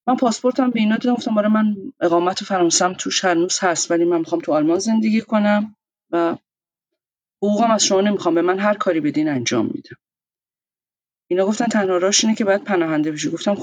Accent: Iran; moved away; همین دلیل اصلا از ایران اومدم بیرون،

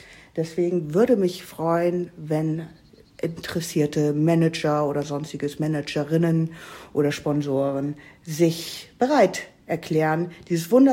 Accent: Hamburg, Germany; ich komme aus Hamburg. Meine ganzen Großeltern, die kommen alle aus Hamburg, sind alles Hamburger. Ich bin kein Quittchen, aber hier bin ich ein Quittchen.

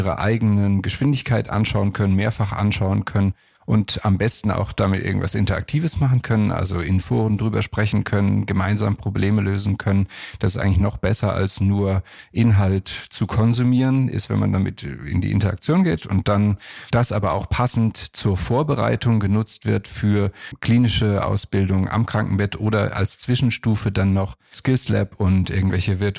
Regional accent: Augsburg, Bavaria, Germany; Ich bin aus Augsburg

